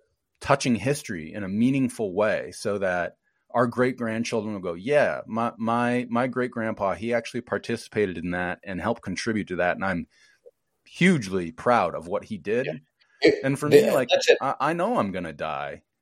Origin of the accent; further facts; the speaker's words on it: United States; for me personally as an American.